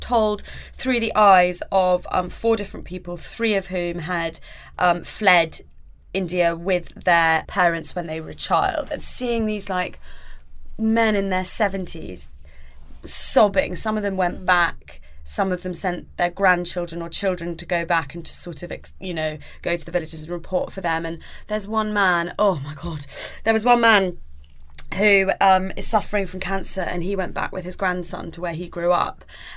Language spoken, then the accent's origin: English; United Kingdom; I grew up in Britain. I'm British. My parents are British.